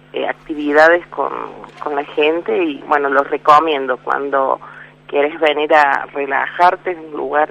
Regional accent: Córdoba, Argentina; Sí, de Córdoba capital.

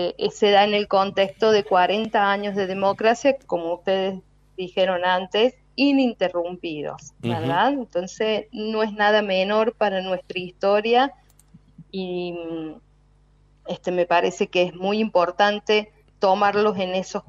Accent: Argentina; la marcha del 24 nos convoca a todos como ciudadanos argentinos en defensa de los derechos humanos

